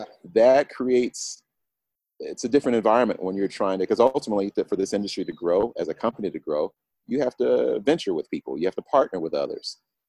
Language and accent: English; Midwest, United States; I'm coming from the Midwest, so I had slacks on, a dress shirt.